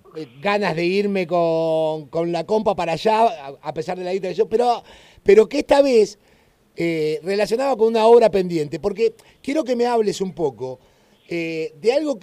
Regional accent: La Plata, Buenos Aires Province, Argentina; a los que somos de La Plata

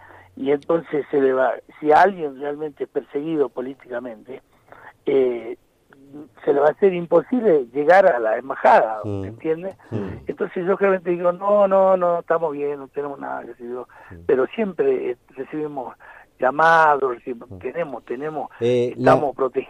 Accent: Argentina; yo soy argentino y sé cómo somos, ¿no? Y nos gusta discutir todo y me parece malo, yo soy argentino, por eso digo, y amo y admiro cómo somos

